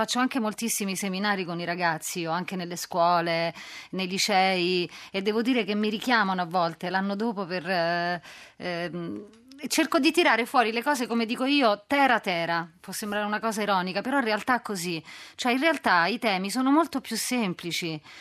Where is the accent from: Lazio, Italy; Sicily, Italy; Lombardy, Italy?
Lazio, Italy; Terracina; Poi mi conoscono tutti, sono cresciuta a Terracina, quindi avevamo più libertà di movimento.